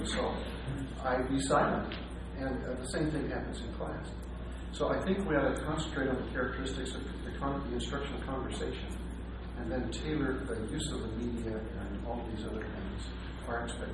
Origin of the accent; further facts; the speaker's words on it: Utah, United States; from Utah.